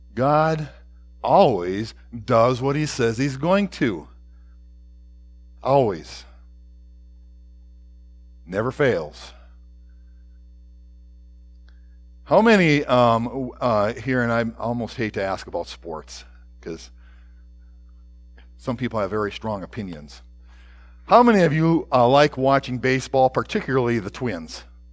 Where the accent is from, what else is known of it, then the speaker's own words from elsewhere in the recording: Minnesota, United States; most of you know that I'm originally from Minnesota